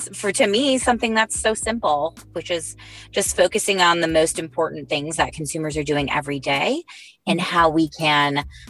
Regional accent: Chicago, Illinois, United States; And, I'm from Chicago, so I'm definitely consider myself a meat and dairy kind of gal.

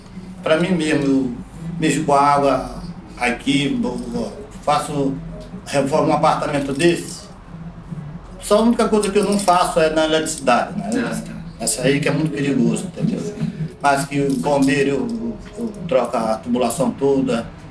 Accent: Northeast Region, Brazil; Vim pra cá com todo nordestino gente, atrás de uma melhoria. É por isso que estou aqui até hoje. Vou na minha terra, volto de novo.

